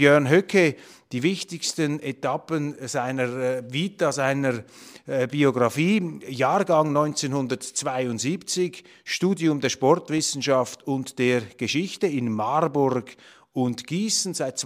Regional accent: Switzerland; Als Schweizer halte ich hier einfach dokumentarisch fest, was das Thema ist.

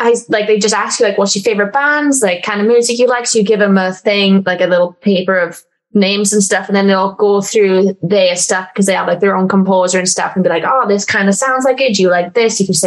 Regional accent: Wales, United Kingdom; I'd be like, I'm Welsh and I'm a wrestler. Let's do something.

